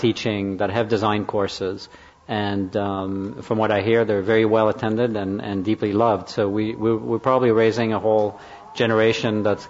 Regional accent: Switzerland; now in United States; I grew up in Swiss schools about a few years ago, and there was not a whole lot of design thinking then.

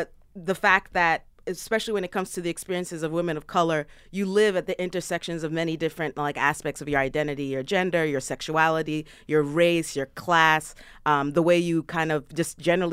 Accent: New York City, New York, United States; I'm Kenyan, I grew up in New York City, I'm pansexual, I have no hair.

